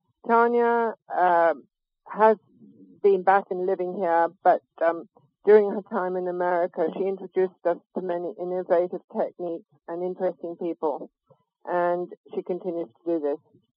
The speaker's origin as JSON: {"language": "English", "region": "Scotland", "country": "United Kingdom", "tie": "born or raised there", "also_born_or_lived": "Bangalore, India / Hong Kong", "moved": "as an adult", "said": "I was born in Bangalore in southern India, and when I was nearly three, my family returned to Scotland, where I spent my teenage years."}